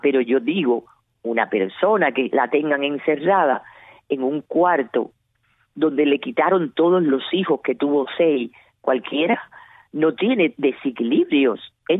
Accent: Cuba; Pero nosotros como cubanos dijimos

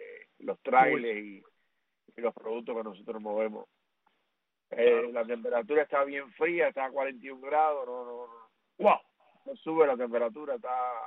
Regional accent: Cuba; now in Indiana, United States; mi pueblo cubano y a ustedes también, hermano.

